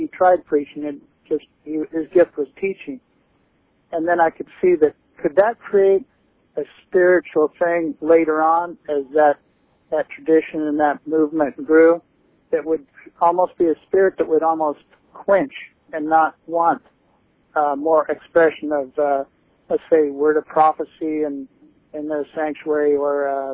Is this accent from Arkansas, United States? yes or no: no; Ashland, Oregon, United States; now in Eugene, United States; there in my hometown, Ashland, I was called to open air preach and ministry and started here in Eugene, matter of fact, at the university here.